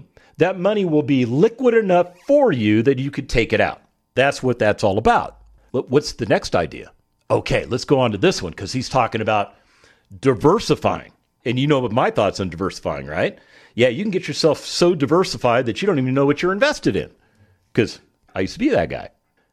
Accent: United States; born there; This is my country. This is the country that I was born into from Russian immigrants, of all things.

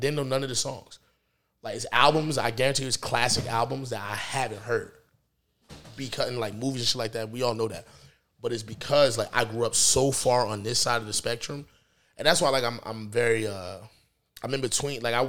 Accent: South Brunswick, New Jersey, United States; also born or lived in Newark; I was the kid that grew up. I was raised in South Brunswick. I was born in Newark. Every other weekend I spent in East Orange, Newark, Irvington, whatever.

